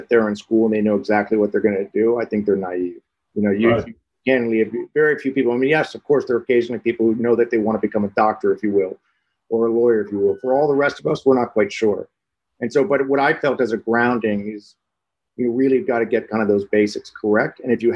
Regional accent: New York City, New York, United States; now in San Francisco, United States; We both ended up in San Francisco. Kind of, I think growing up in New York City, we neither one of us wanted to go work on Wall Street.

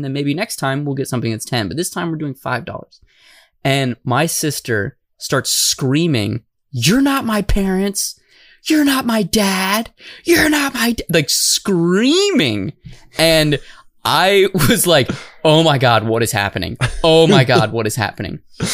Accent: Tucson, Arizona, United States; So I am originally from Tucson.

